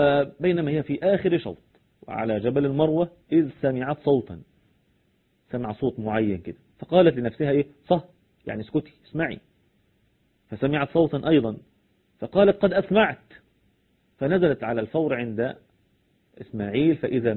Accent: Egypt; وهو ماشي في الطريق مرة على بلدنا مصر دي

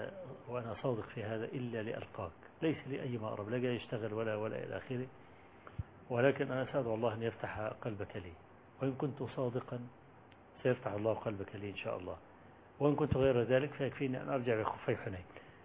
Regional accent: Egypt; أنا جاي من مصر مخصوص وأنا طالب علم فقير

